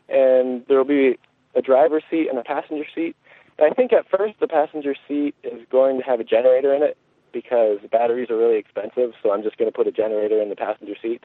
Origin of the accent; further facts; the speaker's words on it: Canada; Well, I'm Canadian. I grew up in the suburbs, and I didn't particularly like the suburbs, which is why I moved out to the woods.